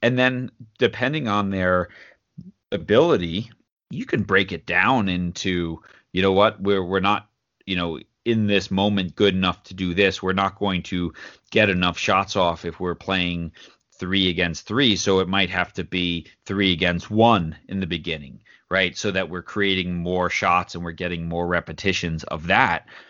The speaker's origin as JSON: {"language": "English", "region": "New York", "country": "United States", "tie": "born or raised there", "said": "So I'm 47. So I grew up in New York on Long Island"}